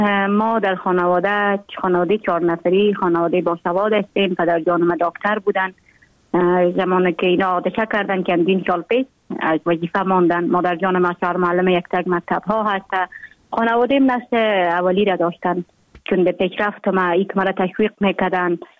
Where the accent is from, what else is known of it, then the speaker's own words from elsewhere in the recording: Jowzjan, Afghanistan; also born or lived in Mazar-i-Sharif; من در ولایت جوزجان به دنیا آمدم، 26 سال عمر دارم، مکتب خود در افغان ترک تا سنف 9 در جوزجان خواندم، بعدن آمدم از سنف 10 تا 12 در افغان ترک مجار شریف ادامه دادیم.